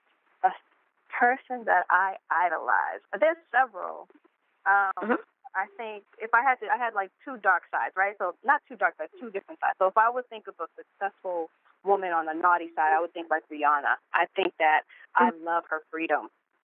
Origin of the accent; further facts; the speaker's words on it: Massachusetts, United States; I come from the East Coast, Massachusetts. Family are both from Haiti.